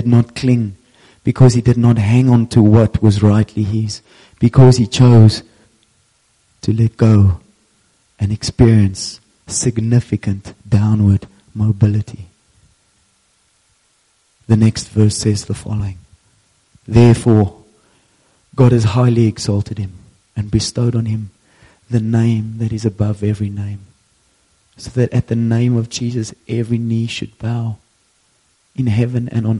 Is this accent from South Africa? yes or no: yes; Franschhoek, Western Cape, South Africa; I know this is a bit weird, but we're so and so, and we're from Franschhoek, and we got the following to share with you.